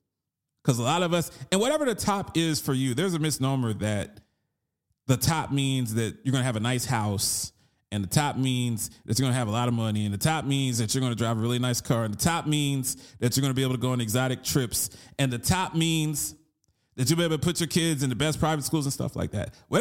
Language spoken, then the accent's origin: English; Baltimore, Maryland, United States; I grew up in Baltimore. I know what a rat is.